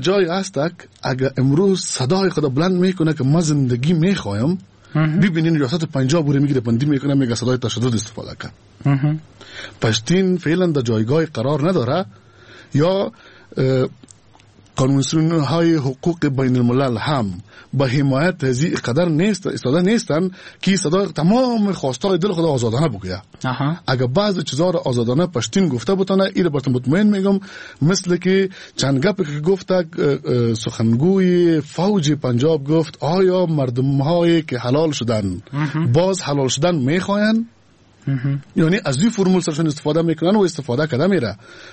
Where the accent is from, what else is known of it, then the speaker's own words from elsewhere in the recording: Afghanistan; من تابع افغانستان هستم. میرم یک روز تابعیت آمریکا را میگیرم. اما بازم من افغان هستم